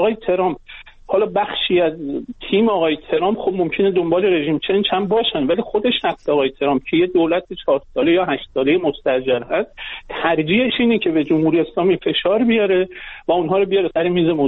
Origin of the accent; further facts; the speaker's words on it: Iran; من بنده به عنوان یک ایرانی